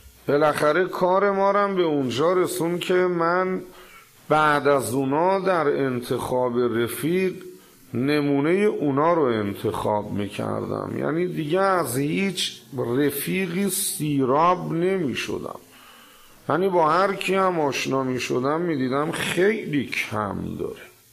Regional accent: Qom, Iran; now in Tehran, Iran; من از قم اومدم تهران، محل این بزرگوار میدون خراسان بود،

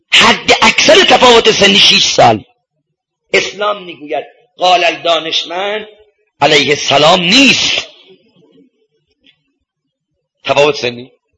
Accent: Isfahan, Iran; اما چه کنم که من اصفهانیم

